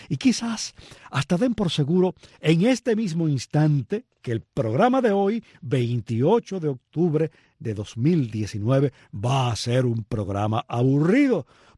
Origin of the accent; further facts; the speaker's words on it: Cuba; Nuestra forma de hablar, la de los cubanos, está llena de palabras que no son palabras del español original.